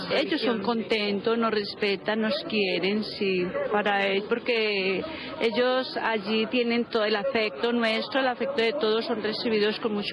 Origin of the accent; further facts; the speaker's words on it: Medellín, Antioquia, Colombia; Yo soy colombiana, de Medellín, hermana de la Anunciación.